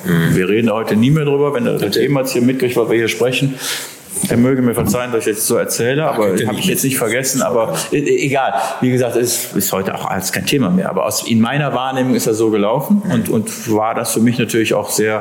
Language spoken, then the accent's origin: German; Germany; aber dazu hätte gehört Bernd Schneider für mich als Deutscher immer, Bernd Schneider ist mega